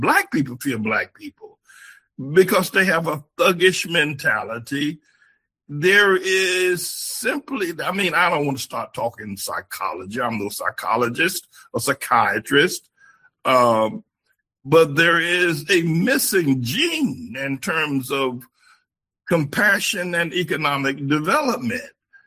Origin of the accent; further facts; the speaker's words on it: North Carolina, United States; now in New York City, United States; I grew up in North Carolina. I grew up Jim Crow.